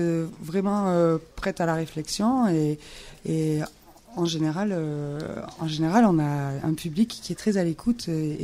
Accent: Mende, Occitanie, France; On a grandi à Mende, voilà, et là on est revenu.

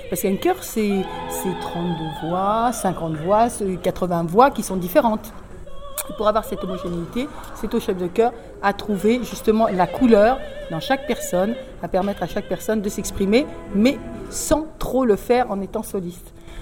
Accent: Nancy, Grand Est, France; Et j'ai commencé à Nancy, dans ma ville natale.

